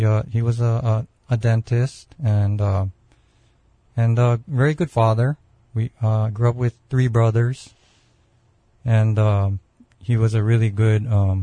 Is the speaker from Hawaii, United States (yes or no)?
yes; Kailua, Hawaii, United States; I grew up in Kailua on the windward side of Oahu.